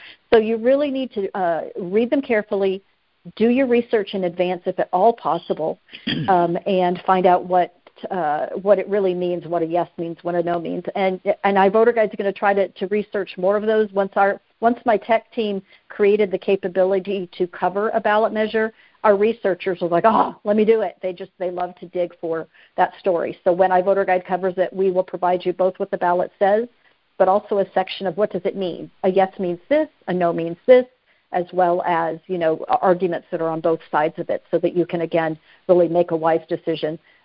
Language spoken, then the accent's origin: English; St. Louis, Missouri, United States; I'm from St. Louis.